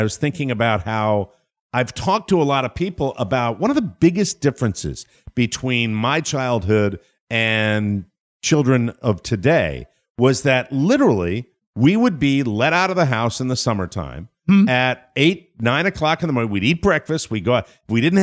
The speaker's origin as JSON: {"language": "English", "country": "Ireland", "said": "About death and my feeling about death. I am an Irishman who runs away from"}